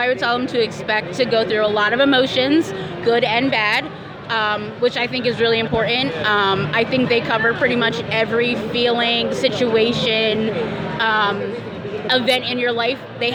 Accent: Philadelphia, Pennsylvania, United States; I'm from Philadelphia.

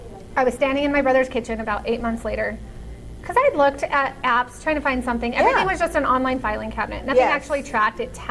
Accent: Farmington, New Mexico, United States; which I'm from Farmington, so it's a three-hour drive for me.

